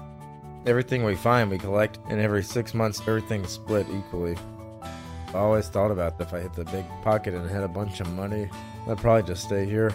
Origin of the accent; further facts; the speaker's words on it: Mississippi, United States; And so it was pretty good growing up in Mississippi.